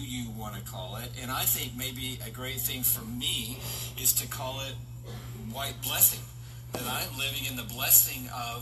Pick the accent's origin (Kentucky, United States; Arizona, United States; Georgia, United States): Georgia, United States; Atlanta; born there